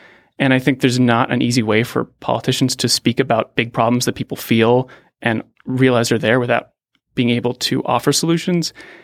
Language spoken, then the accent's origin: English; Pittsburgh, Pennsylvania, United States; now in Palo Alto, United States; I grew up in Pittsburgh.